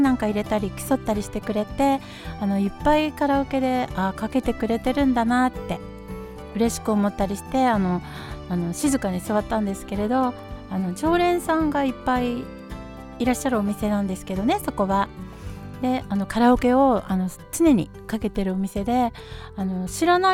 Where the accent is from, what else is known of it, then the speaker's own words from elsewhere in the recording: Setagaya, Tokyo, Japan; 実は私世田谷の育ちっていうか幼少の頃世田谷区大原で育ったんですよ。本当にね不思議なことでまた世田谷に戻ってくる形で